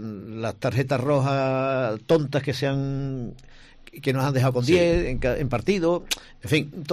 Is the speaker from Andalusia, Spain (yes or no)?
yes; Jerez de la Frontera, Andalusia, Spain; Somos españoles, andaluces y jerezanos.